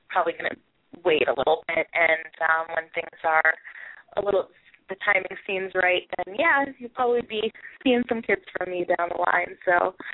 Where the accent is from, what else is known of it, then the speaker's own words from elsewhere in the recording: Boston, Massachusetts, United States; I grew up around here in Boston, but I left home to go to college out in Pittsburgh.